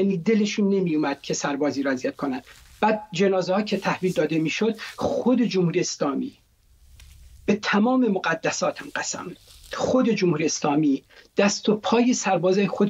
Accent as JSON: {"language": "Persian", "region": "Kurdistan", "country": "Iran", "tie": "born or raised there", "said": "من اونجا بزرگ شدم، تو کردستان به دنیا آمدم"}